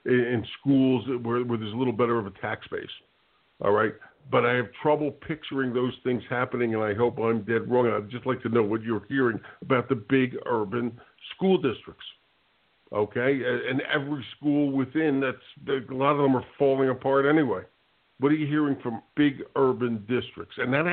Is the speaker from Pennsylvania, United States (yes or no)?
yes; Philadelphia, Pennsylvania, United States; I'll pick Philadelphia, my hometown.